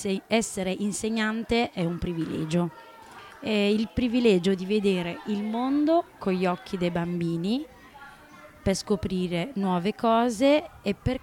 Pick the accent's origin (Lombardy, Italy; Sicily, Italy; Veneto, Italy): Sicily, Italy; io vengo dalla provincia di Agrigento e niente, per noi lavorare in provincia era praticamente impossibile